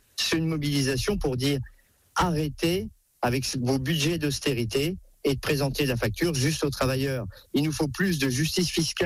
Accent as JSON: {"language": "French", "region": "Bourgogne-Franche-Comté", "country": "France", "said": "l'air de la Bourgogne éclaircit les esprits et il est plutôt sain puisque c'est là d'où je viens"}